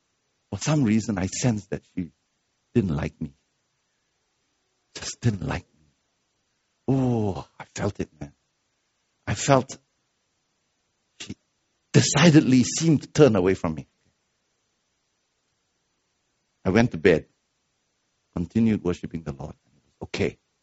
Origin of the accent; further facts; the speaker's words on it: Malaysia; Now, I'm a Malaysian who's extremely timid.